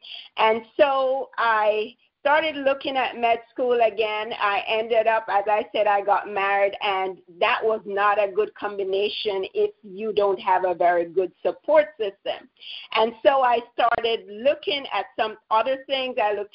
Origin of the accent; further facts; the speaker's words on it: Jamaica; moved away as an adult; also born or lived in Anguilla; initially I'm from Jamaica, and then I moved to a small Caribbean island, Anguilla, to work.